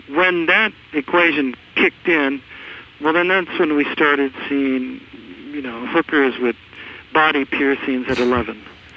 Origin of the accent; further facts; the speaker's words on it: South San Francisco, California, United States; I grew up in South San Francisco as a kid with my father